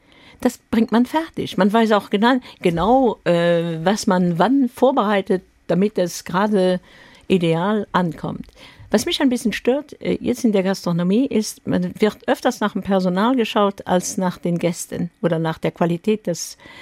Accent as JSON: {"language": "German", "country": "Luxembourg", "said": "Also ich habe beide sehr, sehr gerne als Luxemburgerin da in der Mitte."}